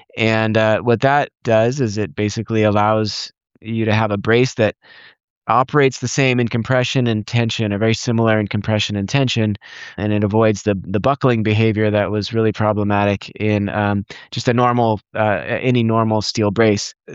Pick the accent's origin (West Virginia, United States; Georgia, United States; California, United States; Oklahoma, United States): California, United States; Lodi; now in Berkeley, United States; I grew up in Lodi in the Valley in California and went to Berkeley for my undergrad and master's